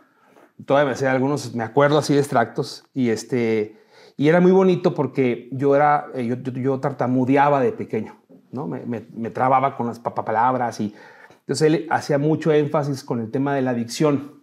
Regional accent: Chihuahua, Mexico; also born or lived in Tapachula; Pero mi familia es de Chihuahua. Entonces yo al poco tiempo, muy pequeño, regresé a Chihuahua. Dicen que la cabra siempre tira pa'l monte. Y aquí me establecí. De aquí soy.

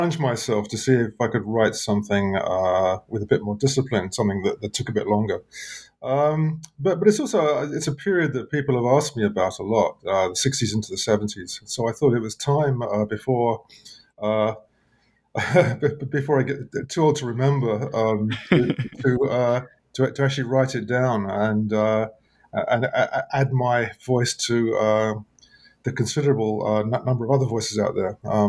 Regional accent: London, United Kingdom; It was post-war. Britain was very poor at t

